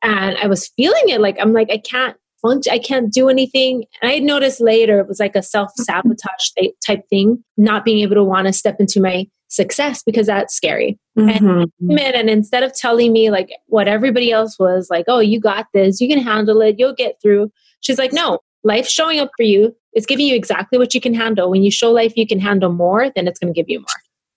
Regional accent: Hawaii, United States; I speak pidgin. I write bad grammar. Like, I grew up in Hawaii, so I'm I don't even spell right.

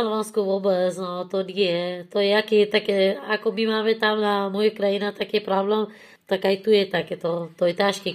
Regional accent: Afghanistan; Slovak is a second language; now in Bratislava, Slovakia; Ja som z Afganistánu a ja mám rodina, áno, deti mám, muž mám a tak bývam na Bratislava.

